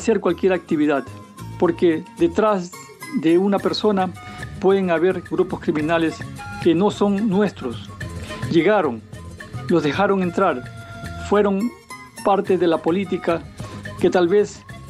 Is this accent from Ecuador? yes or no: yes; Ecuador; moved away; ¿Qué podemos pensar nosotros como ecuatorianos, quienes viven en el país, nosotros que estamos fuera del país